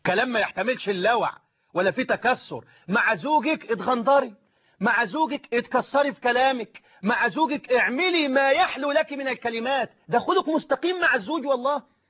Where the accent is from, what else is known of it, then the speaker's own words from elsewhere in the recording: Egypt; باللغه العاميه عندنا في مصر